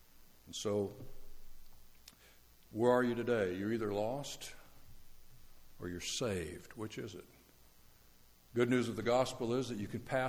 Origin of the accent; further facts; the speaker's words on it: Florida, United States; I'm from Florida.